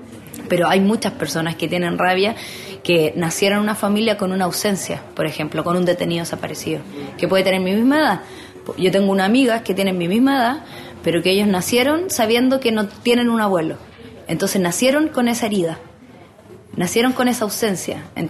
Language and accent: Spanish; Chile; Yo creo que a todos los que somos chilenos nos da rabia nuestro país porque no avanza.